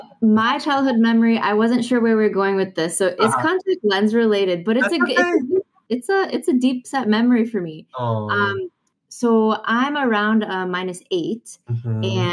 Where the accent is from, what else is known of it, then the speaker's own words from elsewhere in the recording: Downers Grove, Illinois, United States; But I am from the Chicagoland area. So I grew up in Downers Grove, one of the suburbs.